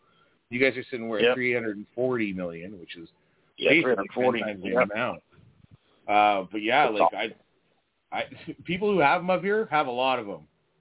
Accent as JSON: {"language": "English", "town": "Toronto", "region": "Ontario", "country": "Canada", "tie": "born or raised there", "said": "I grew up in Scarborough, which is a suburb of Toronto, for our American friends that are listening."}